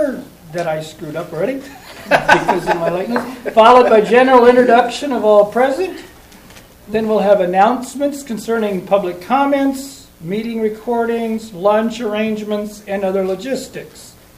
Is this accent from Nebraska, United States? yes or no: yes; Omaha, Nebraska, United States; I'm from Omaha.